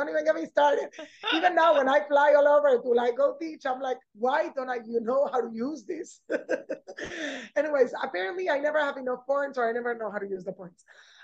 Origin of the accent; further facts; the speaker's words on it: Panama; also born or lived in Venezuela; I was born in Venezuela. I grew up in Panama.